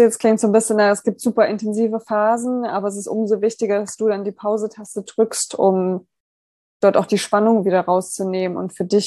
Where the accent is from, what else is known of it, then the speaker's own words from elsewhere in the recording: Germany; und ich denke, da sind wir als Deutsche auch eher bewusst, wirklich noch auszudrücken, wie es uns geht